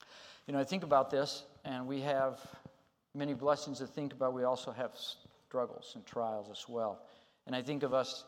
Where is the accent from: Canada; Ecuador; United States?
Ecuador; I grew up in Ecuador, in the jungles of the Amazon jungles of Ecuador